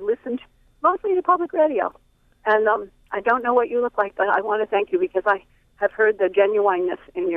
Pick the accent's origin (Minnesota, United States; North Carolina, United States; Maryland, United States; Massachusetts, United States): Maryland, United States; Baltimore; I'm from Baltimore, and I've been a huge supporter of Planned Parenthood. I'm in my 60s. I went to Western High School.